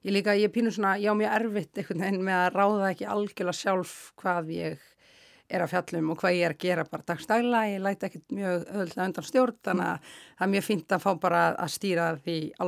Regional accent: Lebanon; also born or lived in Doha, Qatar

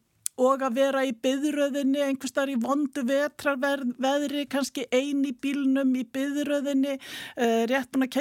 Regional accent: Northeastern Region, Iceland; also born or lived in Akureyri; now in Reykjavík, Iceland; ég sem stað norðan og hafði búið ólst upp í Þingeyjarsýslu á Sveitabæ í Fnjóskadal og var kúabóndi í mínu fyrra lífi áðun ég var sálfræðingur í 15 ári aðaldal, það var dásanlegt að búa þar líka og búið á Akureyri og hérna síðan flutti ég til Reykjavíkur

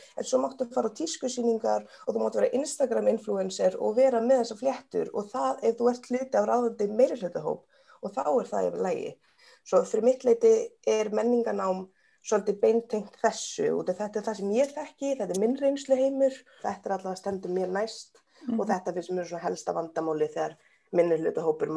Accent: New York, United States; ég sem sagt hálfbandarísk og ég alveg upp í New York

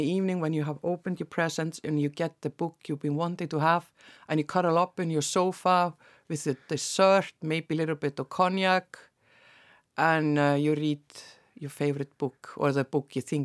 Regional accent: Blönduós, Northwestern Region, Iceland; And I grew up in Blönduós, in the far north.

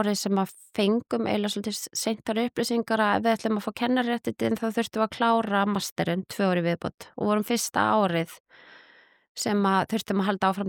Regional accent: Capital Region, Iceland; sveitastelpuna alinn upp af, þú veist, í hippa liggum við kommunu upp í Mosfellsdal.

